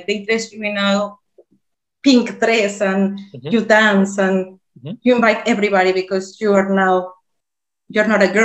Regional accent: Irapuato, Guanajuato, Mexico; It's called Irapuato.

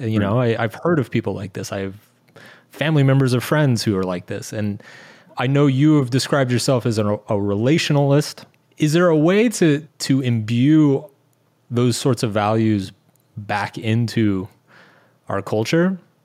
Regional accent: United States; It was interesting living in those cultures because as an American

